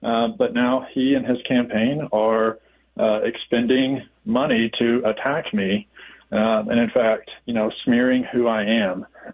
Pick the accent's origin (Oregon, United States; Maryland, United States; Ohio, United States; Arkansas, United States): Arkansas, United States; now in Texas, United States; I grew up in Arkansas and went into the military, and the military sent me to Texas.